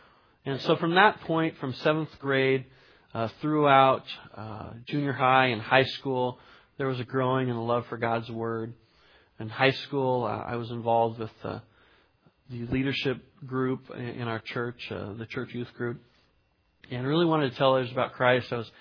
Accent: Carpinteria, California, United States; also born or lived in Champaign-Urbana, Illinois / Goleta, California; I was born in Champaign-Urbana, Illinois, and I only spent a few years there. My parents came out to Goleta, which is just north of Santa Barbara in California, and then we moved south to Carpinteria, and there I was about 4 or 5 years old.

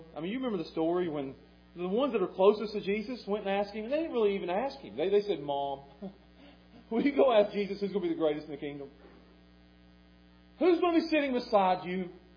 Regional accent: Pound, Virginia, United States; I'm from Pound, you may be from somewhere else.

